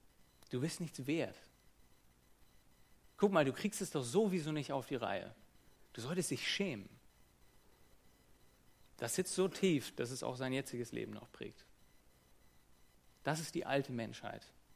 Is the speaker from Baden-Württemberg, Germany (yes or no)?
no; Hamburg, Germany; Ich war Hamburger Großstädter, junger Mann, kam aus einem linksliberalen, intellektuellen Milieu